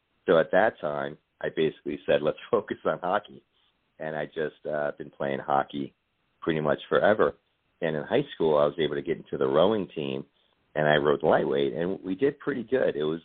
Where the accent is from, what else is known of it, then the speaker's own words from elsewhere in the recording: Kearny, New Jersey, United States; I was born and raised in Kearney, New Jersey. And it's funny that the county that I come from, Hudson County, New Jersey